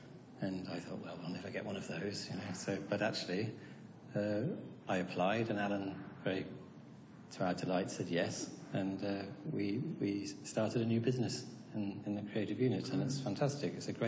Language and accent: English; New Zealand; Yeah, well, I went to school in Aberystwyth, but I'm from New Zealand originally.